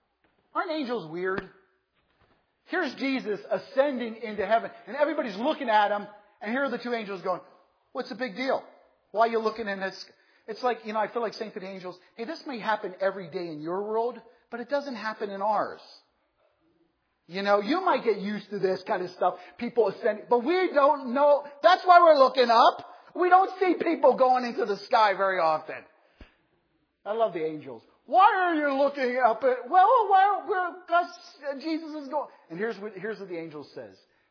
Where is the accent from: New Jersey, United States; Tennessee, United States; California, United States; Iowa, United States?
New Jersey, United States; I grew up in New Jersey. We've never had 16 inches of snow around Halloween.